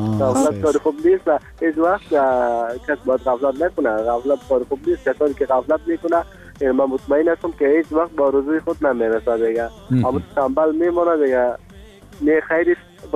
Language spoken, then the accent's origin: Persian; Afghanistan; اما کل ما افغان افغان هستیم، کل ما گل یک باغ هستم